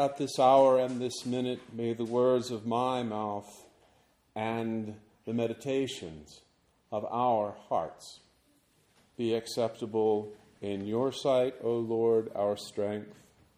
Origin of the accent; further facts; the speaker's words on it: Richmond, Virginia, United States; The next spring, my hometown was the site of the New York Yankees' top farm club.